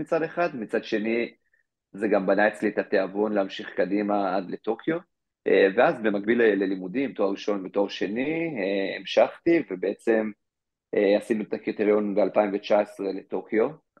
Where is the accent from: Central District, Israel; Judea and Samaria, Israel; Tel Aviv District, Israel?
Judea and Samaria, Israel; Kfar Etzion; גדלתי בקיבוץ כפר עציון, בגוש עציון